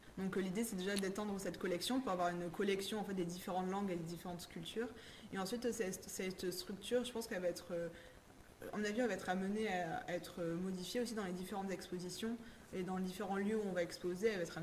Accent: Southern France, France; accent: southern French; Quand on vient de différentes, du sud de la France, par exemple, et qu'on vient à Paris, on est moqué pour notre accent du sud.

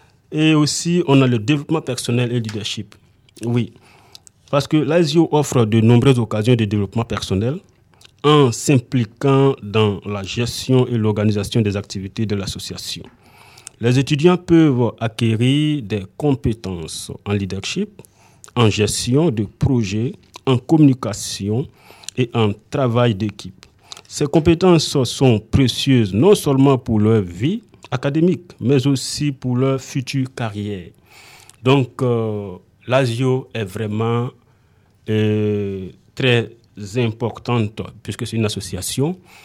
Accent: Côte d’Ivoire; now in France; nous venons de la Côte d'Ivoire

